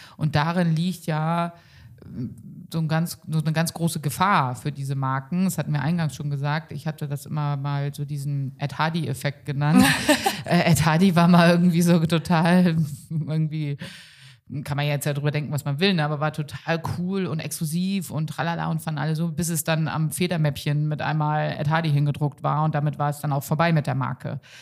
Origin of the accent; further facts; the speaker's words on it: Northern Germany, Germany; ich komme ja aus Norddeutschland, ich bin hinterm Deich aufgewachsen.